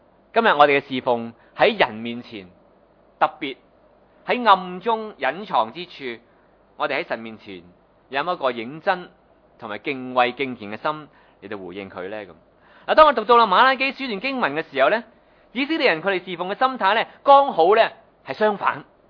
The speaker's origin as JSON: {"language": "Cantonese", "country": "China", "said": "当时咧中东咧同我哋中国人咧都系咧东方啦吓，特别我哋中国人以前，而家就唔好讲啦吓"}